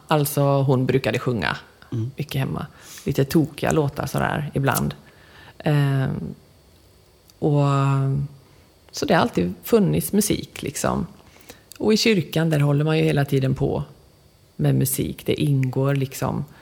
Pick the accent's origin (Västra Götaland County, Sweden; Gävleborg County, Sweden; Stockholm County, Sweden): Västra Götaland County, Sweden; Skara; also born or lived in Falköping / Skövde / Mullsjö; man kan väl säga att jag är skaraborgare. För jag föddes i Falköping, men jag bodde i Skövde då. Mm. 4 månader. Sen flyttade vi till Skara till jag var 13 år. Och sen flyttade jag till Mullsjö.